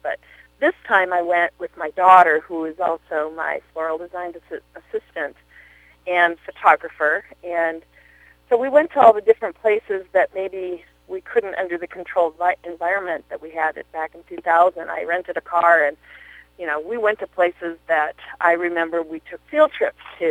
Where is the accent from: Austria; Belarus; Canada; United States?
United States; California; picnicking and that sort of thing were things that I would have normally done anyway growing up in Southern California.